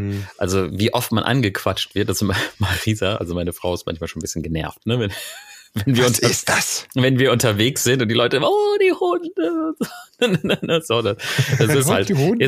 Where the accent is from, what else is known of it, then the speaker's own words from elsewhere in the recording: Lower Saxony, Germany; in meiner Heimat in Ostfriesland